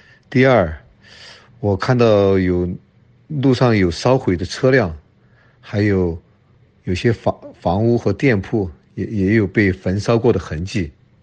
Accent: Sichuan, China; 我是一名来自中国四川的工程技术人员，

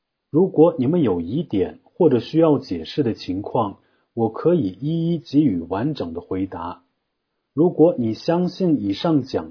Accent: Tibet, China; 中国共产党政府给我们西藏人制造了目前的困境，这是我们无法忍受的。

